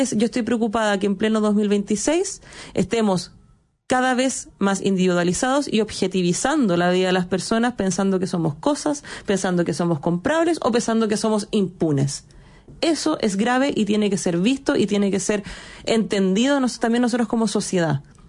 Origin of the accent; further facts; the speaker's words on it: Chile; Nosotros como chilenos somos muy buenos para tapar el sol con un dedo